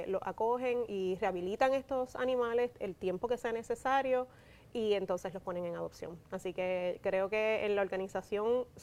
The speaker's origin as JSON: {"language": "Spanish", "country": "Puerto Rico", "tie": "born or raised there", "also_born_or_lived": "New York", "said": "Sí, yo nací en Nueva York. ¿Tú naciste en Nueva York? Exacto, entonces ya a los 4 años, pues entonces vengo acá a Puerto Rico."}